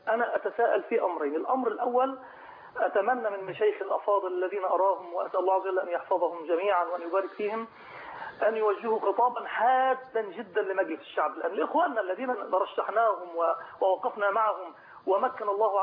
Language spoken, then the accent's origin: Arabic; Egypt; بلدنا مصر